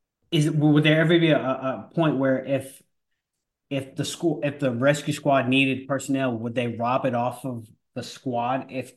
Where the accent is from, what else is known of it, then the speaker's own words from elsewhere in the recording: New York City, New York, United States; Now, I'm from New York, so I know my dad was a limo driver in the city, so I know city traffic.